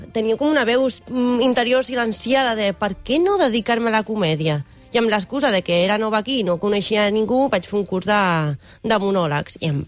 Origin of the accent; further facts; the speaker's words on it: Murcia, Region of Murcia, Spain; Catalan is a second language; soc de Múrcia, bueno, però m'estic traient la suficiència i avui és un espai per practicar català